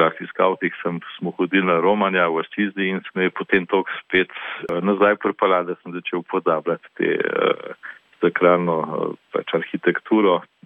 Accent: Ljubljana, Central Slovenia, Slovenia; jaz sem namreč Ljubljančan.

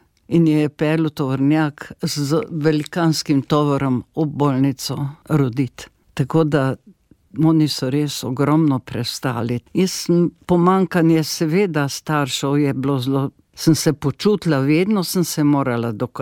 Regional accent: Savinja, Slovenia; večino življenja sem preživela v Savinjski dolini, se tudi poročila in živela v Žalcu 30 let. Potem sem se z možem zasidala hišo in se preselila v Braslovče.

